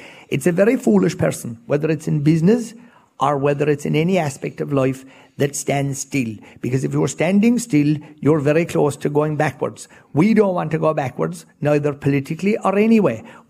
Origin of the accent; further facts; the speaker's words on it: Munster, Ireland; So, yes, I'm coming from Kerry. This is the heart of my base.